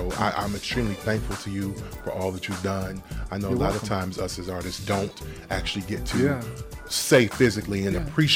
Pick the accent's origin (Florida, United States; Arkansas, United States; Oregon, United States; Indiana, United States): Florida, United States; Fort Lauderdale; I'm good. I am actually from Fort Lauderdale, Florida.